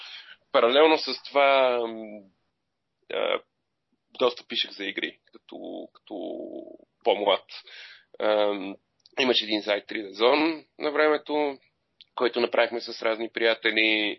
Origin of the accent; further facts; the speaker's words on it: Sofia, Sofia City, Bulgaria; съм израснал в квартал Изгрев в София.